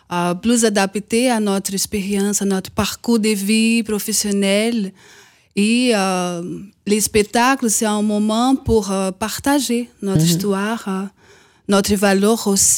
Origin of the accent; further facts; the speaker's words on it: Brazil; French is a second language; Moi, je suis brésilienne.